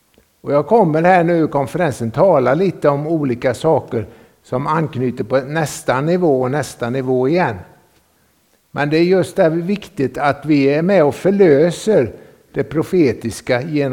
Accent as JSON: {"language": "Swedish", "town": "Jönköping", "region": "Jönköping County", "country": "Sweden", "tie": "born or raised there", "said": "och är man uppvuxen i Sverige så kallar man det för Smålands Jerusalem, och det är Jönköping, den stad är känd för alla sina kyrkor"}